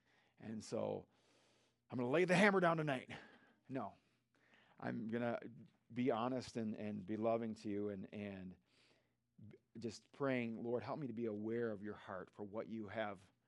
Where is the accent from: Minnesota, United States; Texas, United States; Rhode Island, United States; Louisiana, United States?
Minnesota, United States; Being a Minnesotan, and I think that we don't want to make waves.